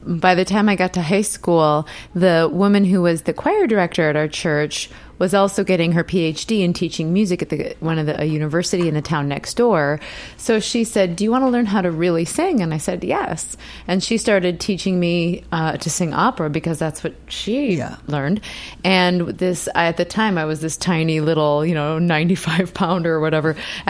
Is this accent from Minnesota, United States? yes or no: yes; Minnesota, United States; I grew up in Minnesota in a very small town. I actually grew up singing in church every week.